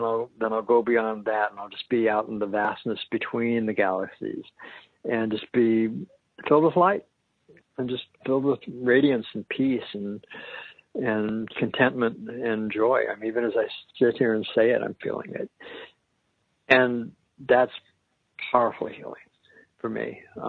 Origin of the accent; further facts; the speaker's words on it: Denver, Colorado, United States; I was raised in Denver as a Reformed Jew